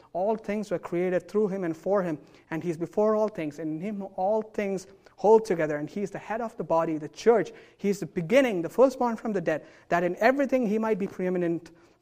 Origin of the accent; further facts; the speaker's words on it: India; Now, I grew up in India